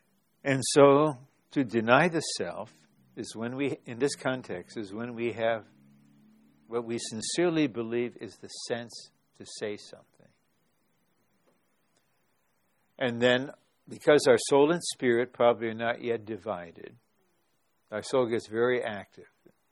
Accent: United States; no thought that I'm an American, that I'm a white man, that I'm of Northern European descent, that I'm from a blue-collar family.

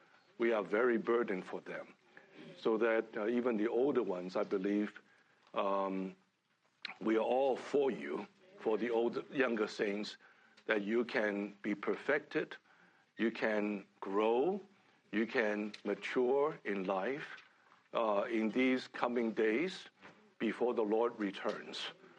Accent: Hong Kong; born there; I was born in Hong Kong. I was born in a middle class, low middle class family.

